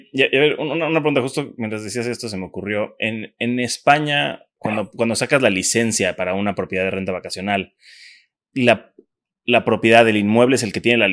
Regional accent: Cancún, Quintana Roo, Mexico; Yo soy de Cancún desde pequeño.

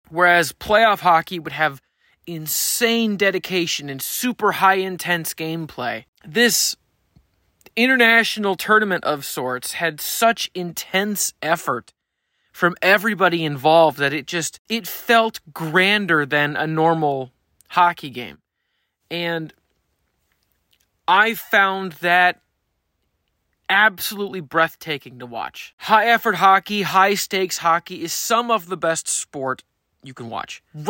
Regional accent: United States; I'm an American, so obviously I wanted the United States to win the game

